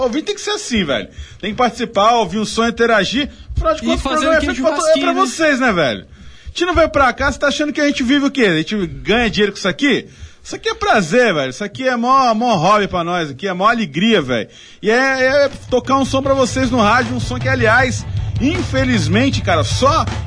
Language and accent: Portuguese; Vitória, Espírito Santo, Brazil; Eu sou de Vitória